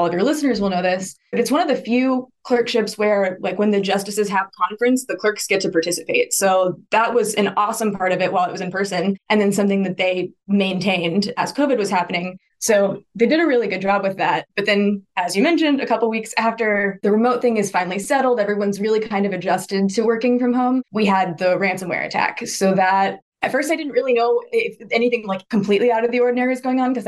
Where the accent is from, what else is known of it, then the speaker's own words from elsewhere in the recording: Midland, Texas, United States; also born or lived in Austin / Chicago; So I was born and raised in Midland, Odessa, and was a West Texas baby my whole life until I moved to Austin to go to UT for undergrad.